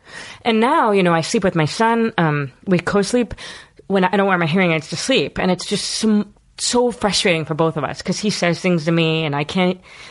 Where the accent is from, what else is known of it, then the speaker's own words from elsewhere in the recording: Philadelphia, Pennsylvania, United States; born there; Yes, I was born in Philadelphia, South Philadelphia.